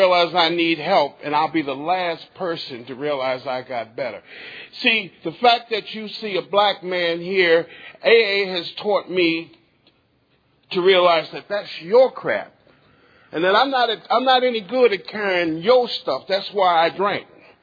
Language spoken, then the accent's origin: English; Washington, District of Columbia, United States; Good morning. … I'm an alcoholic. I'm from Washington, D.C.